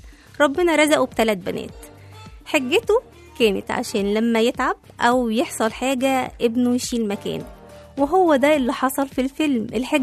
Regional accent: Egypt; وخاصة في الصعيد والأرياف عندنا في مصر

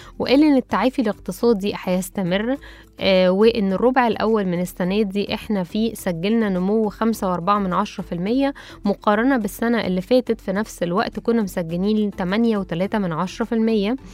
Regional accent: Egypt; مش بس عندنا في مصر، احنا كنا اتكلمنا عن الموضوع ده في الموسم اللي فات

